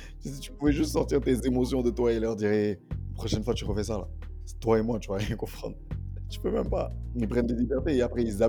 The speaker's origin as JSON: {"language": "French", "country": "Benin", "said": "de là d'où je viens aussi, mon village, c'est ça, le genre, l'animal emblématique, tu vois. Au Bénin"}